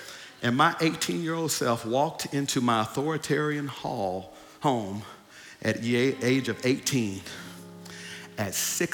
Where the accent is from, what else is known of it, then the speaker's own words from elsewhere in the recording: the South, United States; I grew up with authoritarian parents. In closing, and I'm from the South, okay? My folks didn't play, okay?